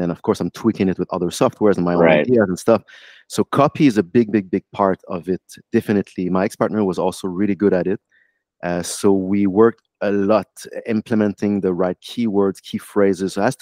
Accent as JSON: {"language": "English", "town": "Montreal", "region": "Quebec", "country": "Canada", "accent": "French", "second_language": "English", "said": "I have a French accent, by the way. I'm from Montreal."}